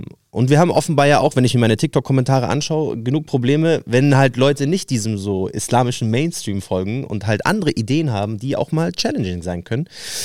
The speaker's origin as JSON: {"language": "German", "country": "Palestine", "said": "Nein, ich bin selber Palästinenser."}